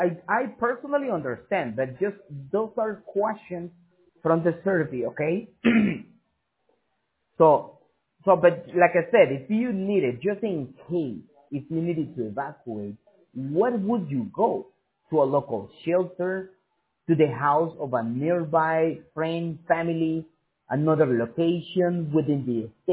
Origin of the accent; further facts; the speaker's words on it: Dallas, Texas, United States; born there; Like I said, I was born in Dallas, Texas, but my mom is from Mexico and my dad from Colombia. So that's why we speak three languages at home.